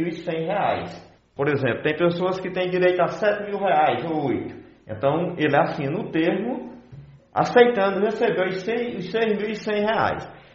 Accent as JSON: {"language": "Portuguese", "town": "Salgadinho", "country": "Brazil", "tie": "born or raised there", "said": "em especial de Salgadinho, que é a minha terra, né?"}